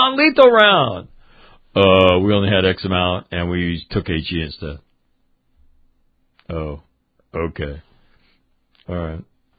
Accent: California, United States; And look, I was born and raised in California.

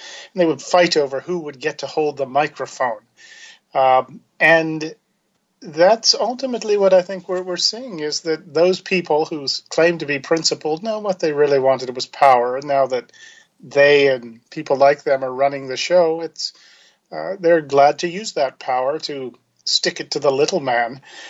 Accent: Virginia, United States; I had to throw that in because I'm from Virginia.

